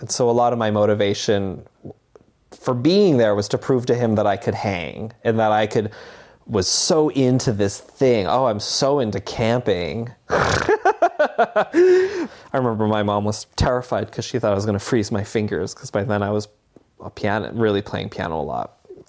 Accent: Barre, Vermont, United States; I am 37. I graduated high school in 2000. I grew up in Barrie, Vermont.

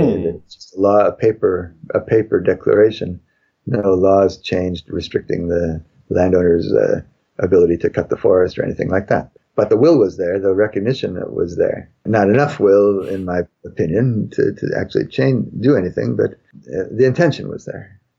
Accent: Wisconsin, United States; I grew up in Wisconsin, north of you, and it's the fringed gentian season right now.

